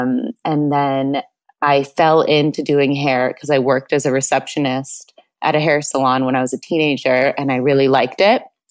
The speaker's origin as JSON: {"language": "English", "town": "Carpinteria", "region": "California", "country": "United States", "said": "I'm from Santa Barbara. Well, I'm from a small town outside of Santa Barbara. Like, it's just a small beach community called Carpinteria."}